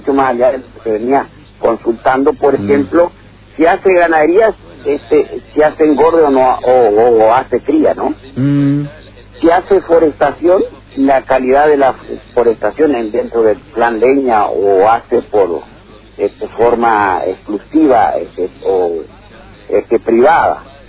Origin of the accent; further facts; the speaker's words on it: Misiones, Argentina; vos que sos como nosotros, del Alto Uruguay misionero